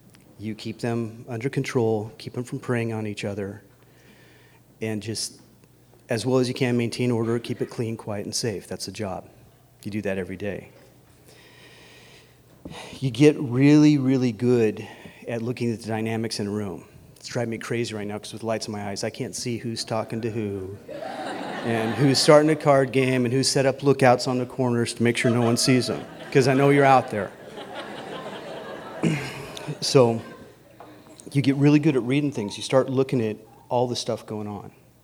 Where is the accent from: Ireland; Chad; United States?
Chad; English is a second language; I was a math professor in Chad. It's like, you're from where? I'm from Chad.